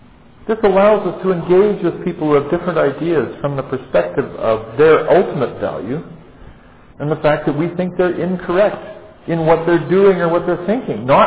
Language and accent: English; Alberta, Canada; I grew up in Alberta